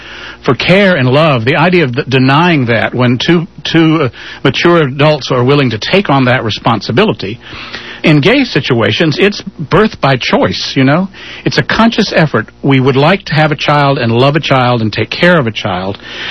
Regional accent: Raleigh, North Carolina, United States; When I grew up in Raleigh, North Carolina, they had a big fancy water fountain out in front of the courthouse

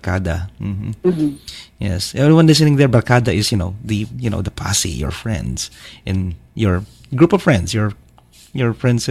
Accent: Marikina, Metro Manila, Philippines; go to the house where I grew up in Marikina, and then go to probably in school where I was in high school

